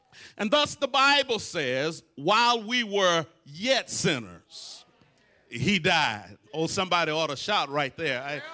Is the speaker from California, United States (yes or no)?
no; Leesville, Louisiana, United States; I tell people wherever I go that I'm from Leesville.